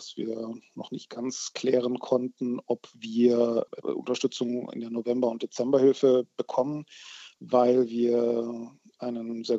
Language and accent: German; South Germany, Germany; wir kommen beide aus Süddeutschland, Christoph und ich